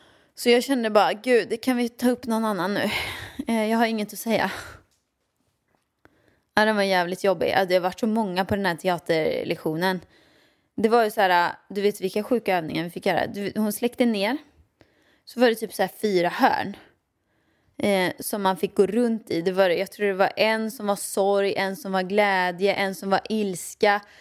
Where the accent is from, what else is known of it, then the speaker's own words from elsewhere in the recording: Åmål, Västra Götaland County, Sweden; Jag växte upp i Åmål med min mamma och pappa, ja.